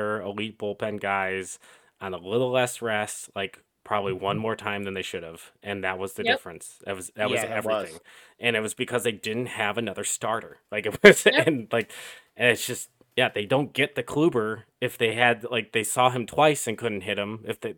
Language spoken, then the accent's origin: English; Tampa, Florida, United States; I grew up in Tampa.